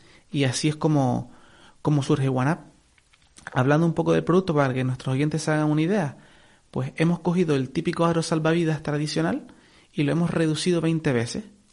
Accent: Canary Islands, Spain; La verdad que como buen canario y buen isletero, practico mucho surf.

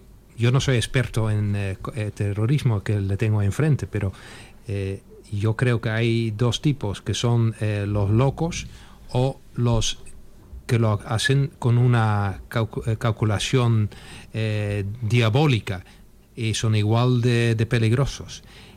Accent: Netherlands; Spanish is a second language; Y ha pasado en mi país de origen, que es Holanda

